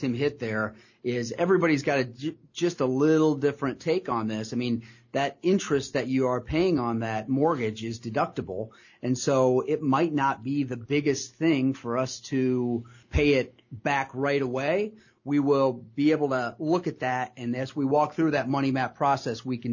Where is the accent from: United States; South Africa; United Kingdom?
United States; Pemberville, Ohio; I grew up in Pemberville, Ohio, so we are not fancy people here.